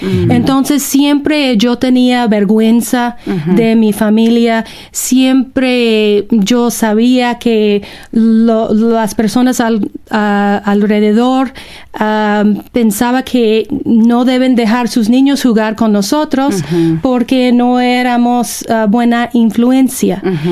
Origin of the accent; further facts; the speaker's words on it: Houston, Texas, United States; born there; Spanish is a second language; nací en Houston y de padres no hispanos, entonces no tuve la oportunidad de aprender el español hasta ser adulta.